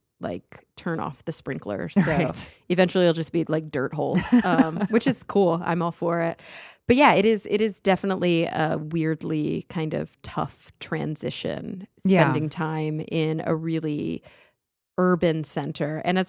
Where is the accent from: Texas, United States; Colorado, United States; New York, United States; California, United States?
Texas, United States; and I grew up in Texas, so we're both Southerners.